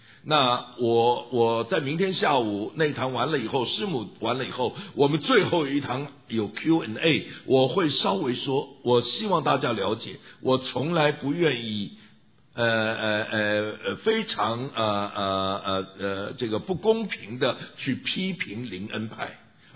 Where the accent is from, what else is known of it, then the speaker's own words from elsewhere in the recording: China; 他是台湾的，我是大陆的